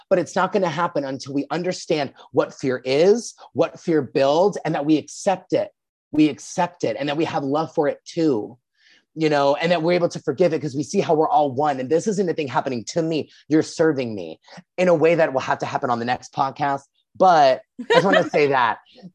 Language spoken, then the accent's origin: English; New York, United States; I would sometimes say no because I'm a New Yorker